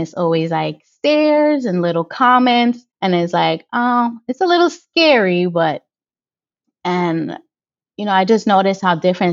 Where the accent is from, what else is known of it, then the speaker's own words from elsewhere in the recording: Bronx, New York, United States; born there; Like, I was born in the Bronx, and that's a place where it's always loud.